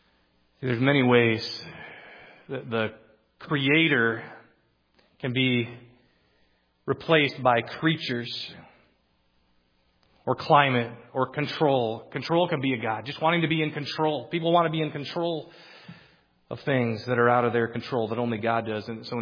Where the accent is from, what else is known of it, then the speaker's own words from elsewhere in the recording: Philippines; But in the land that I grew up in the Philippines, insects swarm.